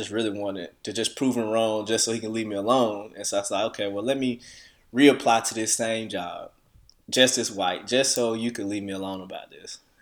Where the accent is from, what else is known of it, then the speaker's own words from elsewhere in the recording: Deep South, United States; my upbringing, growing up in the Deep South, experiencing all these racial things that I experienced growing up.